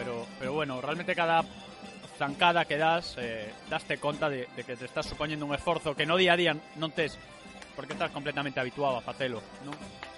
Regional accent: Galicia, Spain; porque é unha zona que necesita de nós como galegos

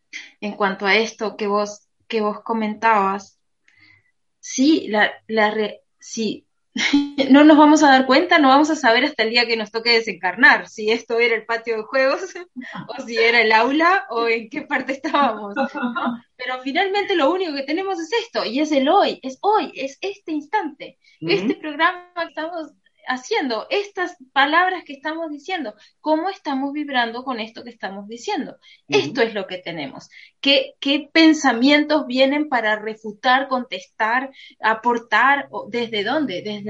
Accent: Uruguay; Soy uruguaya

